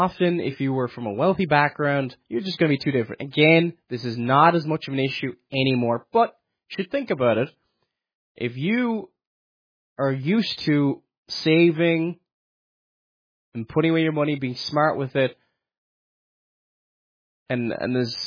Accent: Ireland; And because, look, I'm Irish. Irish people speak completely different.

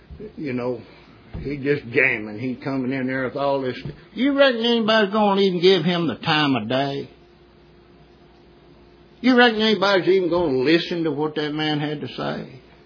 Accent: United States; We grew up in the United States and the majority is always right.

